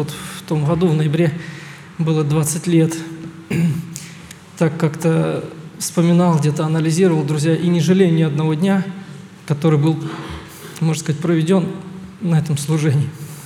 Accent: Voronezh, Voronezh Oblast, Russia; Сам я родом с Воронежа. В 2001 году первый раз уехал на Таймыр в ноябре месяце.

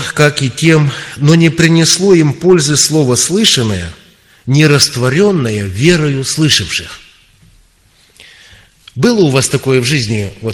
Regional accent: Kurgan Oblast, Russia; У нас в нашей области, я с Урала, с Курганской области, в нашей области есть одна небольшая церковь.

